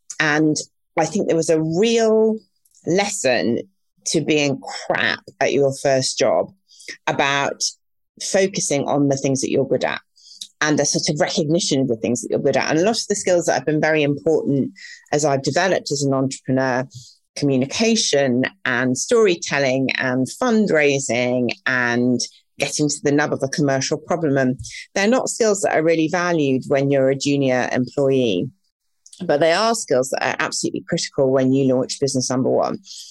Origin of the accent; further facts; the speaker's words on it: Sheffield, Yorkshire and the Humber, United Kingdom; And I grew up in Sheffield, where I know you're from, in a Jewish immigrant community where I didn't know anybody who went to work for someone else.